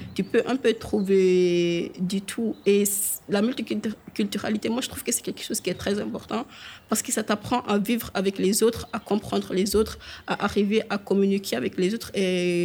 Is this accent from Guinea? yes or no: yes; Guinea; je suis guinéenne.